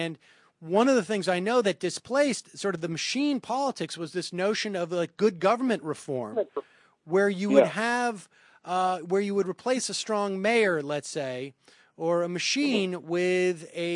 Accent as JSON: {"language": "English", "town": "Worcester", "region": "Massachusetts", "country": "United States", "tie": "born or raised there", "said": "when it took place in my hometown, Worcester, Massachusetts"}